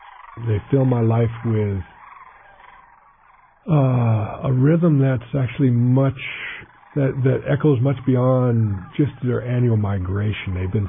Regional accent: Juneau, Alaska, United States; I've been in Alaska all my life and settled into a little town over there, not too far from my hometown of Juneau

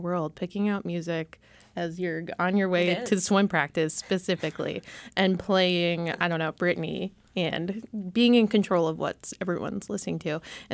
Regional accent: Wisconsin, United States; So growing up in Wisconsin, we would listen to the radio on the way to swim practice or to school.

